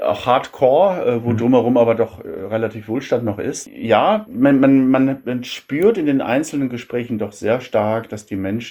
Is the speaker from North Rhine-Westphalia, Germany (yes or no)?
yes; Paderborn, North Rhine-Westphalia, Germany; Ich komme aus Paderborn